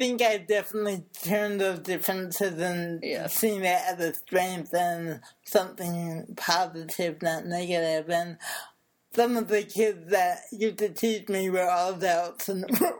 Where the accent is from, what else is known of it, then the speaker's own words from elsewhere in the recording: Oak Park, Illinois, United States; also born or lived in Chicago; Yes, I was born in Chicago, but I grew up basically in Oak Park, Illinois, which is a suburb of Chicago.